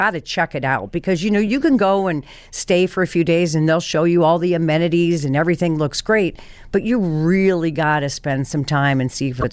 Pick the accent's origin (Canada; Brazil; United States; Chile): United States; Colorado; but I'm from Colorado and my sister still lives there and I also go there quite frequently.